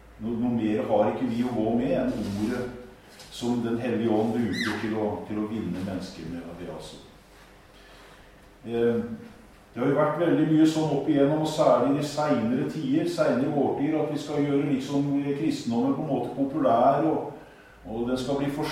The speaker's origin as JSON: {"language": "Norwegian", "town": "Kragerø", "region": "Telemark", "country": "Norway", "said": "jeg er fra Kragerø"}